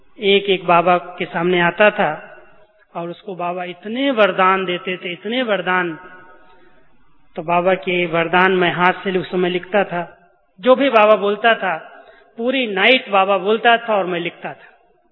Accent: Uttar Pradesh, India; मैं यूपी से आया, गांव से

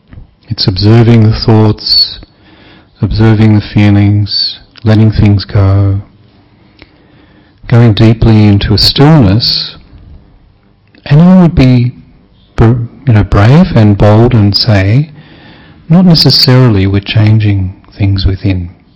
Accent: Melbourne, Victoria, Australia; from Australia, Melbourne.

